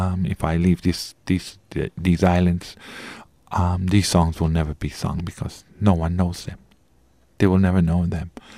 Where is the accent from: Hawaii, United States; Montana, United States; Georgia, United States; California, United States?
Hawaii, United States; But I am Hawaiian, and I love the songs that I sing.